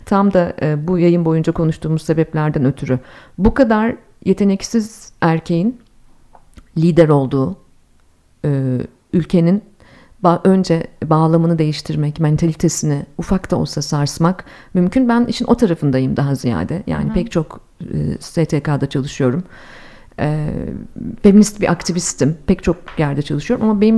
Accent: Ankara, Turkey; Türkiye'de ben zaten bir siyasi partinin gençlik kollarından yetişmeyim. Ankaralıyım. Ankara'da genel merkezde yetiştim. Cumhuriyet Halk Partisi genel merkezinde büyüdüm yani.

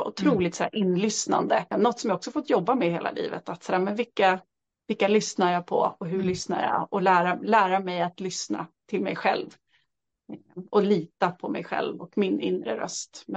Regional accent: Södertälje, Stockholm County, Sweden; var inte från en kulturarbetarfamilj, utan mamma jobbade som lärare och pappa jobbade på Scania, så att jag är uppvuxen i Södertälje då.

